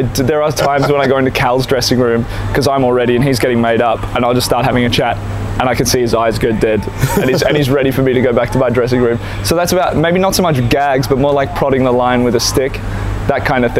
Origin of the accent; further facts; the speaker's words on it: Sydney, New South Wales, Australia; Yeah, that's right. That's my hometown.